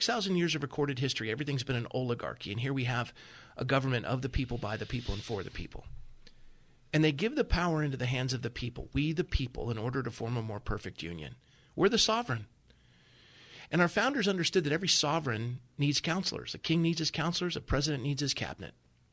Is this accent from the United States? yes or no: yes; Coronado, California, United States; That's my hometown. God bless you guys. Born and raised in Coronado.